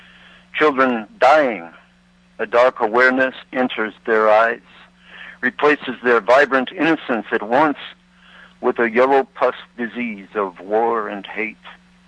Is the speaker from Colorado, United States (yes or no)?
yes; Denver, Colorado, United States; Yeah, I was born in Denver General Hospital.